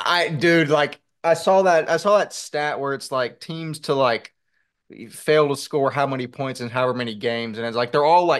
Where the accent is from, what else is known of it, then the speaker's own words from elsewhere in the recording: Durham, North Carolina, United States; born there; I was born in Durham and I was raised to be a Duke fan in basketball and A&M fan in football.